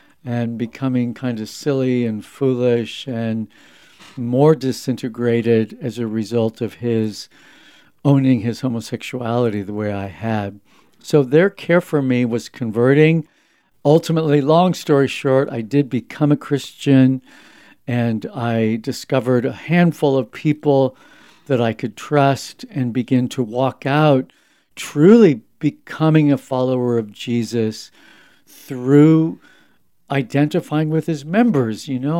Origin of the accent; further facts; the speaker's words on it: California, United States; So, yeah, I was raised in Southern California.